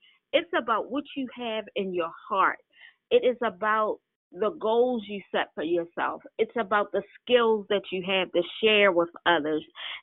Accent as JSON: {"language": "English", "town": "Baltimore", "region": "Maryland", "country": "United States", "tie": "born or raised there", "said": "born and raised in Baltimore and going to University of Maryland."}